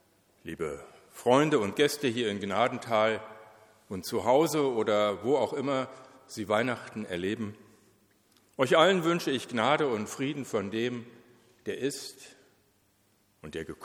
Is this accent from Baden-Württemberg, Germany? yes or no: no; Berlin, Germany; Wir sind ja beide aus Berlin und ich mit biografisch bedingter großer Affinität zu Ost-Berlin ausgestattet.